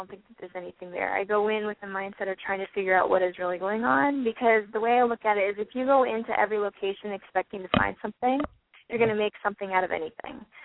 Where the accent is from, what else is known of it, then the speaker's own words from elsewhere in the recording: New Hampshire, United States; also born or lived in Massachusetts, United States; I grew up in Mass. Well, I was born in Massachusetts, but for the most part, I grew up in New Hampshire.